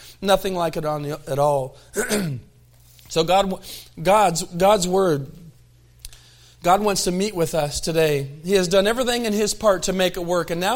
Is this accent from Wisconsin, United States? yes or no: no; Tucson, Arizona, United States; born there